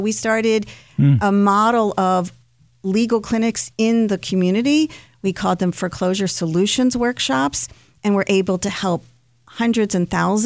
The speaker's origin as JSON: {"language": "English", "town": "Baltimore", "region": "Maryland", "country": "United States", "tie": "born or raised there", "said": "I am from Baltimore, born and bred."}